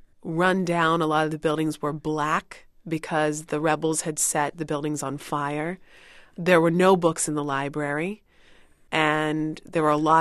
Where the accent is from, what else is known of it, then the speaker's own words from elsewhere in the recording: United States; now in Sierra Leone; because I am from America